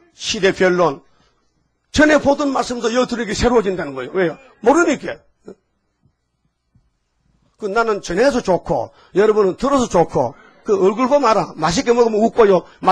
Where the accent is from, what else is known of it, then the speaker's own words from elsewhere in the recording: Uiseong, North Gyeongsang, South Korea; 나는 의성 사람이요. 같은 경상북도야.